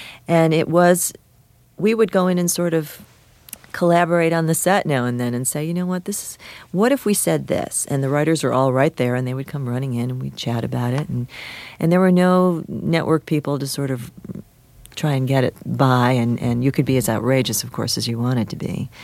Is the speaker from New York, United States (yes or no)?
yes; Buffalo, New York, United States; because I grew up in Buffalo, and we're not exactly known for our ski slopes.